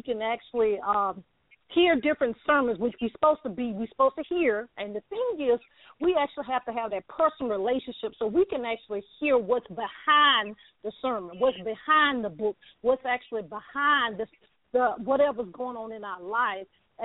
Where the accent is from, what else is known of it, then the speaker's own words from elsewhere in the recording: the South, United States; And I'm being from the South, so I'm going to be a little preference from that.